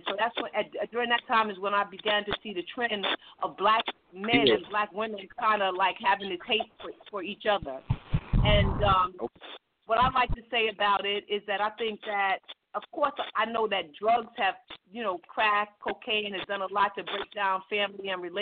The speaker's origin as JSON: {"language": "English", "region": "Maryland", "country": "United States", "lives_now": "Atlanta, United States", "said": "like I am from the Maryland area, and I'm just here in Atlanta in graduate school."}